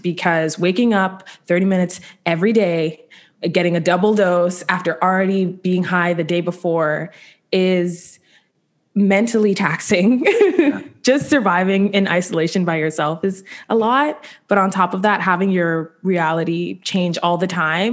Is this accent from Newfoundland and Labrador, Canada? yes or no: no; Toronto, Ontario, Canada; was raised in a very Jamaican home. So there was weed everywhere. And I'm also from Jane and Finch.